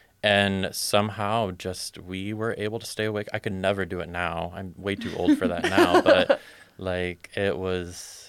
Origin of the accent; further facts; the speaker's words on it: Bellevue, Ohio, United States; also born or lived in Ann Arbor, Michigan; when I was about 8 years old, we moved to the very tiny town of Bellevue, Ohio.